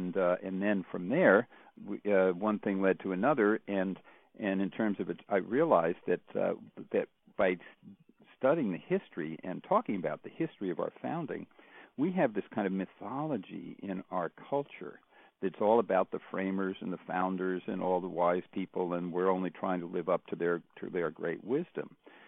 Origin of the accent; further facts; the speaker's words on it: United States; As an American, I see that, and as a historian, I object to it.